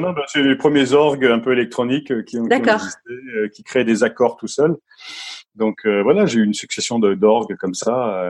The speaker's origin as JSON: {"language": "French", "region": "Grand Est", "country": "France", "tie": "born there"}